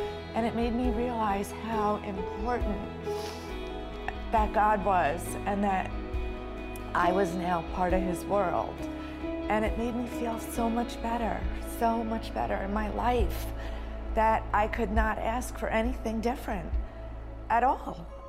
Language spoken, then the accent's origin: English; New York, United States; moved away as an adult; I'm from New York. My husband and I moved down here 15 years ago.